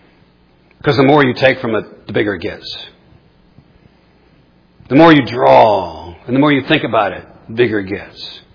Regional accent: Cleveland, Ohio, United States; Now, I grew up in around Cleveland, Ohio, and you know the Indians stink.

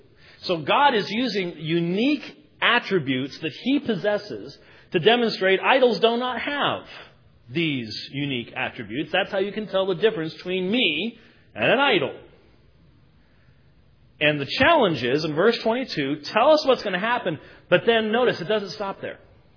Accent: Minneapolis, Minnesota, United States; born there; I was born in Minneapolis, so it sort of tells my background.

